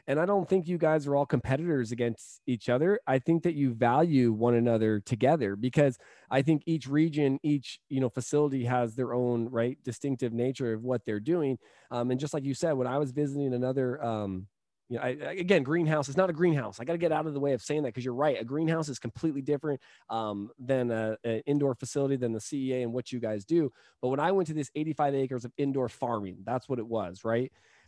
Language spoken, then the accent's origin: English; San Diego, California, United States; now in Tampa, United States; you know, I came from California. Yes. I was born and raised in San Diego. I've been all over the state of California, but a lot of my roots come from that Central Valley.